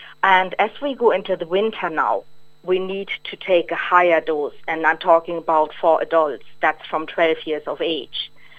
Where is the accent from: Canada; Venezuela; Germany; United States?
Germany; I'm from Germany